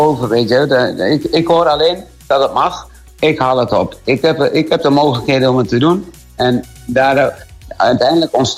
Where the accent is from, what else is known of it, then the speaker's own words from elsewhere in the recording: Netherlands; ik kom uit Nederland toch?